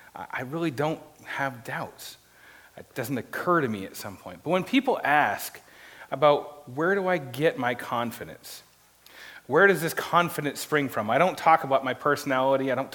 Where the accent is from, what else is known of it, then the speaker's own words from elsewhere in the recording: Maine, United States; Now, another thing you might not know about me is I'm from Maine.